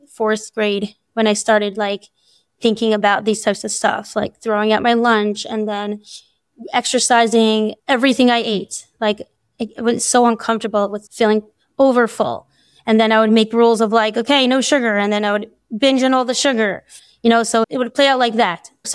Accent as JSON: {"language": "English", "region": "New York", "country": "United States", "tie": "born or raised there", "moved": "as an adult", "lives_now": "Phoenix, United States", "said": "I live in Phoenix, Arizona. I grew up in New York with a big family of seven siblings, and I went to the Bisacaba neighborhood. I moved to Arizona about 6 years ago with my family."}